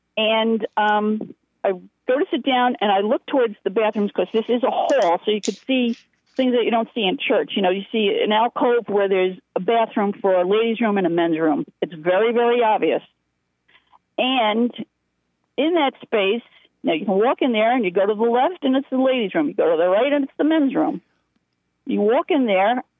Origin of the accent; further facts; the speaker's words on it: New Jersey, United States; because I'm Italian from New Jersey, and so my blood pressure is through the roof.